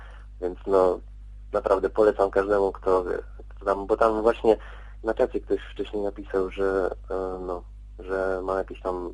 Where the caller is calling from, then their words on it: Subcarpathian Voivodeship, Poland; Jestem z Podkarpacia i mam 18 lat.